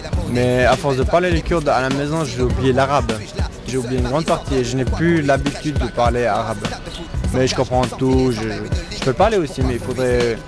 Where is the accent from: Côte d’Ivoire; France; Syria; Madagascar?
Syria; now in Switzerland; vis en Suisse depuis une dizaine d'années. Je suis originaire de Kurde de la Syrie.